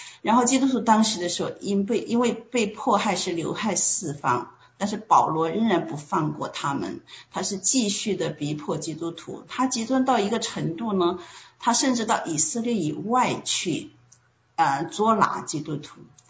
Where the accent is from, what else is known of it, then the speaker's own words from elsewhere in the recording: China; 我们从小尤其是我们在中国的长大了长大的话